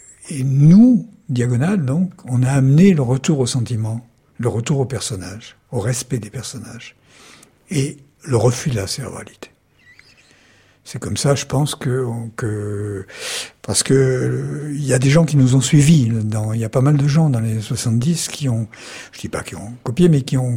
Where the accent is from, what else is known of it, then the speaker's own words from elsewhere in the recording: Corsica, France; Mais je suis corse et les Corses ont aussi le sens de l'autodérision.